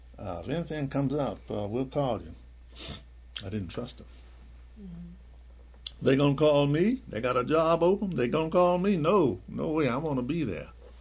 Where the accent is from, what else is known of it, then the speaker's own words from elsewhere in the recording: Arkansas, United States; now in Michigan, United States; No. No. Let's get this straight. Born and raised in Arkansas.